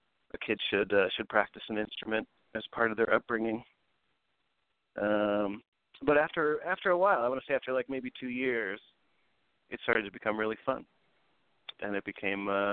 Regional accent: Philadelphia, Pennsylvania, United States; Well, I grew up in Philadelphia, actually.

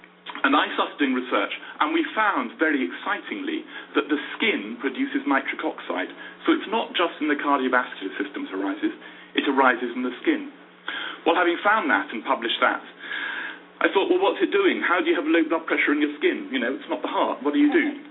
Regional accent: Edinburgh, Scotland, United Kingdom; I'm from Edinburgh. Worst news, that's even Edinburgh.

